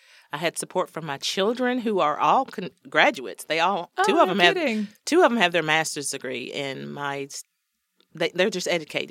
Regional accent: Harrodsburg, Kentucky, United States; also born or lived in Lexington, Kentucky; I'm local Kentucky, born and raised in Harrodsburg, Kentucky. Lived in Lexington for several years.

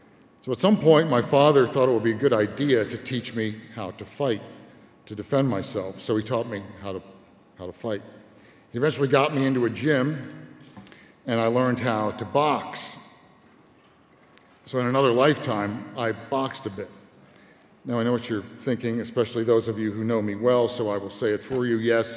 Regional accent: Philadelphia, Pennsylvania, United States; My career goal was to be a TV news reporter in my hometown of Philadelphia.

